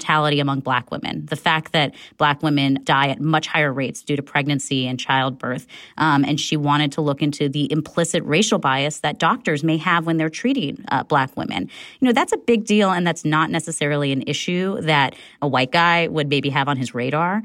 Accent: California, United States; I have to say, as a Californian, when I was listening to the attacks on the campaign trail, I kind of had to laugh

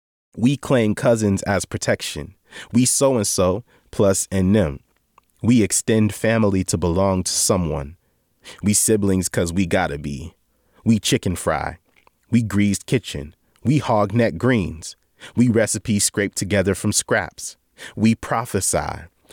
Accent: Akron, Ohio, United States; I am a poet, writer, performer, and skilled living room dancer from Akron, Ohio. Growing up in Akron, there was a really close-knit relationship between the Black folks

